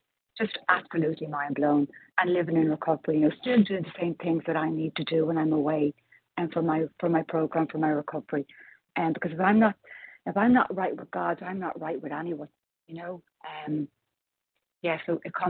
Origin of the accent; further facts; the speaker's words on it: Dublin, Leinster, Ireland; now in Knoxville, United States; I'm from Dublin and Ireland, but currently in Knoxville, Tennessee.